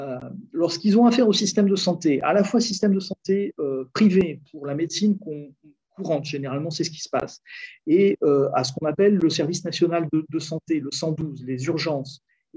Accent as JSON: {"language": "French", "country": "France", "lives_now": "Portugal", "said": "nous en tant que Français, puisque moi je suis un Français expatrié"}